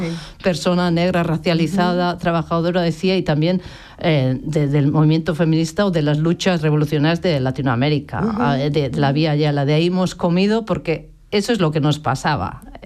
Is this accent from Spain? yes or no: yes; Basque Country, Spain; Esa triple opresión, como vasca, trabajadora, mujer.